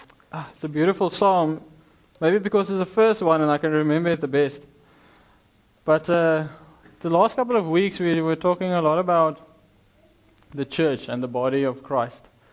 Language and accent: English; Kimberley, Northern Cape, South Africa; now in Swakopmund, Namibia; I'm actually from Kimberley in the Northern Cape